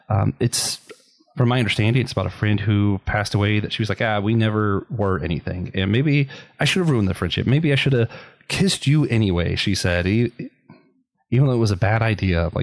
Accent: Florida, United States; I grew up in Florida, North Carolina hurricane to Florida hurricanes, two different things.

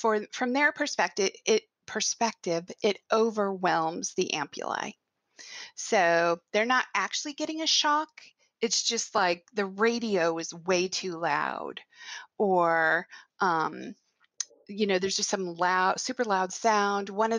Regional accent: Kansas City, Missouri, United States; And I like to think that I'm from Kansas City, not from Kansas, but sure. The metro.

